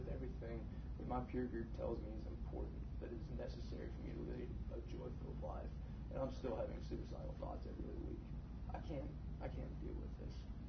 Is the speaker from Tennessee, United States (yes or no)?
yes; Knoxville, Tennessee, United States; born there; I'm a senior in civil engineering at Tennessee Tech. I was born in Knoxville, Tennessee